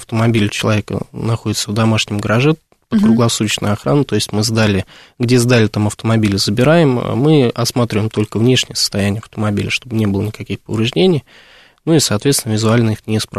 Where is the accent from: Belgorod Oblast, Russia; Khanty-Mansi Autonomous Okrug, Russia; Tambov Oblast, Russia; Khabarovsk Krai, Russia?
Belgorod Oblast, Russia; Я родом из Белгородской области.